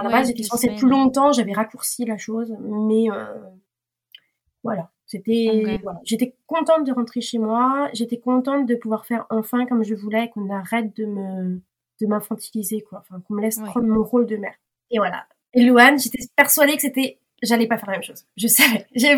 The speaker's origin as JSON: {"language": "French", "country": "France", "lives_now": "South Korea", "said": "C'est-à-dire que moi, je suis française."}